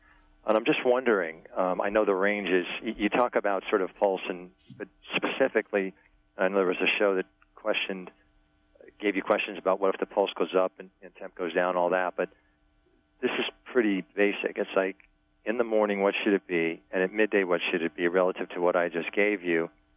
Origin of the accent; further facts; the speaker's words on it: New York, United States; I'm from New York.